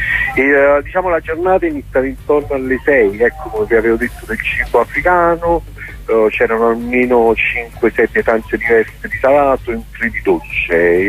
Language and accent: Italian; Apulia, Italy; cresciuto in Salento, voglio dire, è proprio tornare bambino, ecco.